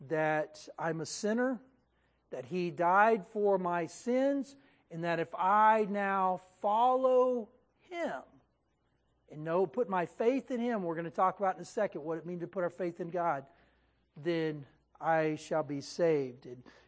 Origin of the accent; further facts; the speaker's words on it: Texas, United States; Now, I'm from Texas, and growing up in Texas, I chewed tobacco a lot.